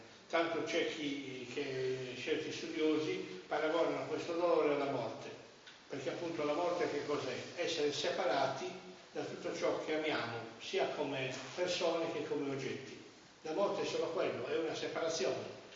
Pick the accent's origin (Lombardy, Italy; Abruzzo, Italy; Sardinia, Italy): Sardinia, Italy; Sassari; born there; mio padre era di famiglia ligure, però io sono nato a Sassari, sono molto legato a questa città